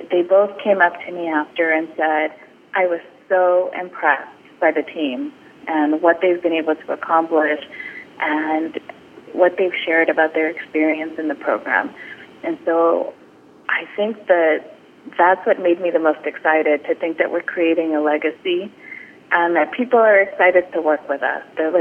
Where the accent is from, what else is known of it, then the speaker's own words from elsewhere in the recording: California, United States; I grew up in the San Fernando Valley from the time I was a toddler up until I went to college, and I've moved out twice and always found my way back.